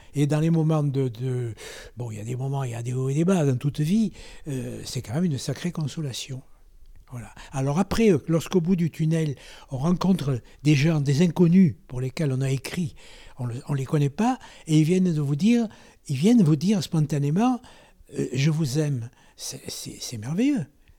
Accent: Marseille, Provence-Alpes-Côte d'Azur, France; comme tous les Marseillais, je suis à 100%, c'est-à-dire je suis d'origine italo-corse et normande. Donc Marseillais pur sucre.

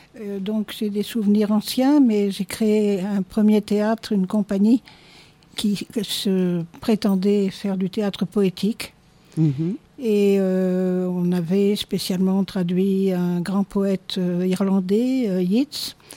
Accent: Argentina; also born or lived in France; now in Marseille, France; Moi je suis née en Argentine, j'ai grandi en Argentine, je suis venue en France, je suis repartie en Argentine, je suis revenue en France, je suis repartie en Argentine, je suis arrivée un jour à Marseille.

